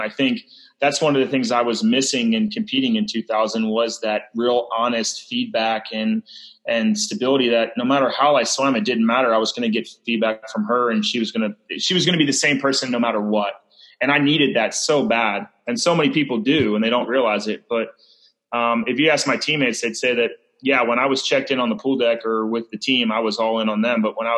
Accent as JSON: {"language": "English", "town": "Philadelphia", "region": "Pennsylvania", "country": "United States", "tie": "born or raised there", "said": "We grew up in Philadelphia, so we would go to the Jersey Shore, the clean side."}